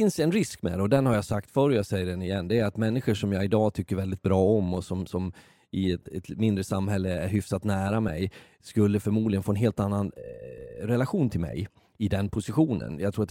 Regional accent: Leksand, Dalarna County, Sweden; ta Leksand återigen, där jag kommer ifrån, så är det ju kultur att spela hockey. Som jag minns det så spelade alla mer eller mindre hockey när jag var barn.

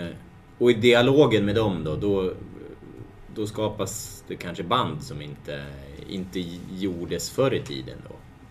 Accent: Hudiksvall, Gävleborg County, Sweden; jag är född 90, men jag kommer ihåg det här runt pojkallsvenskan åren när jag kommer från Hudik

